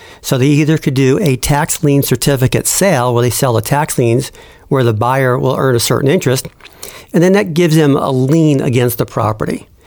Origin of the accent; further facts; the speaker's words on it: New Jersey, United States; So originally from New Jersey, the northeast part.